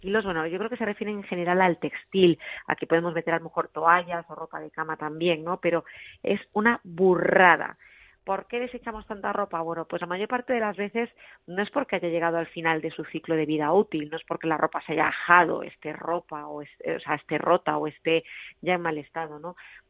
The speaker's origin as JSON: {"language": "Spanish", "town": "Ourense", "region": "Galicia", "country": "Spain", "said": "yo estoy en la zona de Sanxenxo. Yo soy de Orense, de interior, pero en verano mis padres tienen aquí un apartamento"}